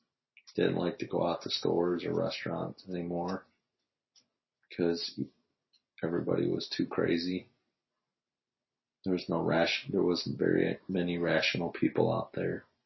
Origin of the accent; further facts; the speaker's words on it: Toledo, Ohio, United States; Toledo, Ohio.